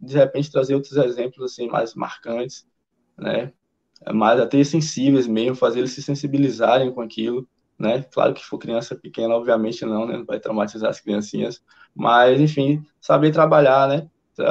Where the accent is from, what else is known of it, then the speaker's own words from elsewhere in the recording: Cruz das Almas, Bahia, Brazil; Eu sou de Cruz, estudei Cruz das Almas há muito tempo